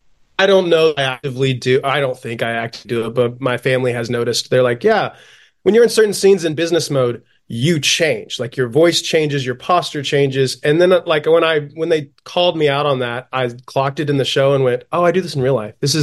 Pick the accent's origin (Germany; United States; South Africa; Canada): United States; South Carolina; I grew up in South Carolina, the upstate of South Carolina, a little Greenville Spartanburg area.